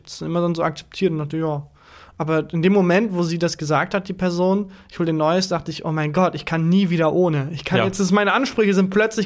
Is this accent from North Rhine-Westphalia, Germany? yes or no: yes; North Rhine-Westphalia, Germany; Ich komme ja aus der Nähe aus Bielefeld.